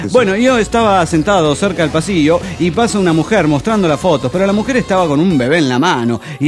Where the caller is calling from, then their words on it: Cochabamba, Bolivia; de Cochabamba, Bolivia.